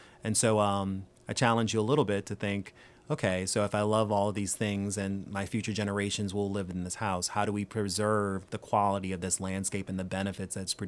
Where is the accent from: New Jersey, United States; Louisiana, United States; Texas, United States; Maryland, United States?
Louisiana, United States; New Orleans; we grew up in New Orleans before Hurricane Katrina, very fearful of water.